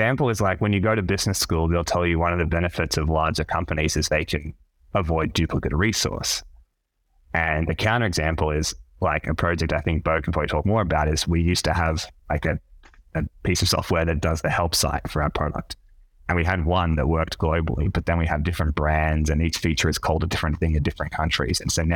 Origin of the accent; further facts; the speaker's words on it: Australia; I'm from Australia